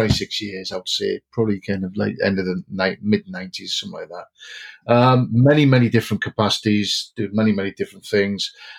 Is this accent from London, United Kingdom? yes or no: no; Jarrow, North East England, United Kingdom; now in Whitley Bay, United Kingdom; But I'm not from Whitley Bay originally. I'm actually from Jarrow originally. That's where I kind of herald from.